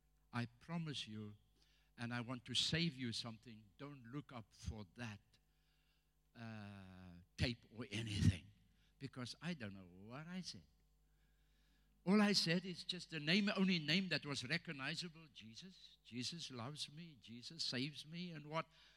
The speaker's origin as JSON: {"language": "English", "country": "South Africa", "first_language": "Afrikaans", "second_language": "English", "said": "Of course, I said it in Afrikaans. You know, my mother tongue. I'm still learning to speak English."}